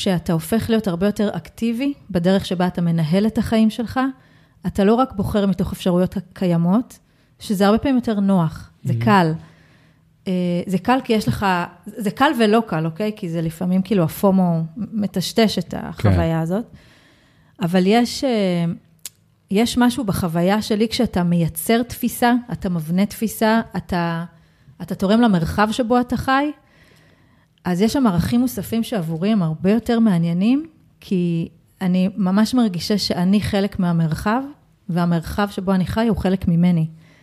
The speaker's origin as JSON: {"language": "Hebrew", "town": "Bnei Brak", "region": "Tel Aviv District", "country": "Israel", "tie": "born or raised there", "said": "גדלתי בבני ברק, החילונית."}